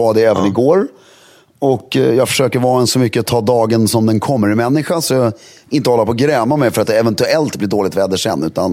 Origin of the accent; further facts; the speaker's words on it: Sweden; Jo, jag älskar att prata om väder. Det, det, jag är svensk